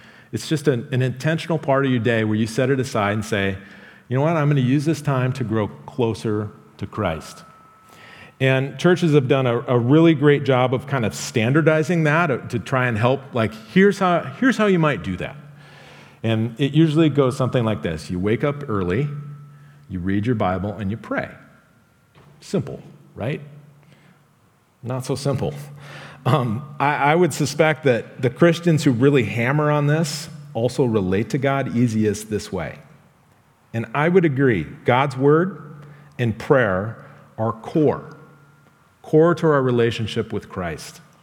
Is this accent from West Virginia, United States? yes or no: no; Iowa, United States; So I grew up in Iowa with cattle.